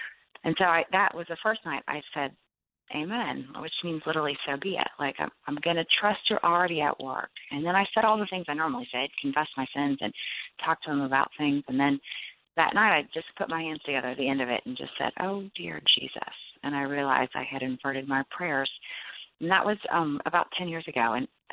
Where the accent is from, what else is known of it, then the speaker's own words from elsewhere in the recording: Cincinnati, Ohio, United States; I drive to Cincinnati, Ohio to spend the night at my mom's house, my hometown. And I hadn't been home since my last birthday.